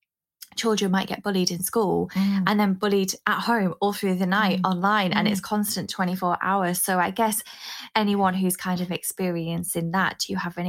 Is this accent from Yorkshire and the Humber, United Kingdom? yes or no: yes; Yorkshire and the Humber, United Kingdom; But we're from North. Yorkshire